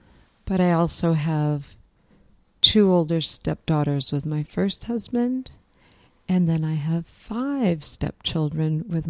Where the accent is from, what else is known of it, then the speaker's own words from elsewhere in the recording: Springfield, Massachusetts, United States; I grew up in and around Springfield, Massachusetts, which is about 2 hours inland from Boston, where we pronounce our R's.